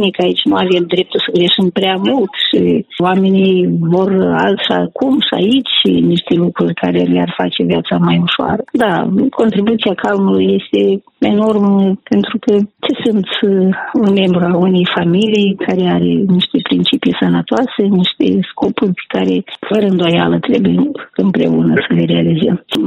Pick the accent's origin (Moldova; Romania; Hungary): Moldova; Vadul lui Sac, Dubăsari District; copilărie foarte frumoasă, n-am avut noroc în viața mea de profesori de excepție, colegi, totdeauna la noi în sat s-a promovat valorile adevărate, cultură, artă, tot ce ține de suflet și am zis că aș putea și fac parte din comunitatea Vadului Sac.